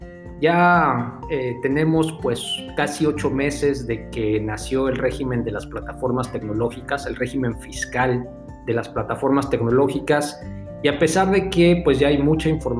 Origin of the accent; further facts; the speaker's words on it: Mexico City, Mexico; moved away as an adult; now in Querétaro, Mexico; Soy originario de la Ciudad de México, pero vivo y radico en Querétaro de hace prácticamente 7 años.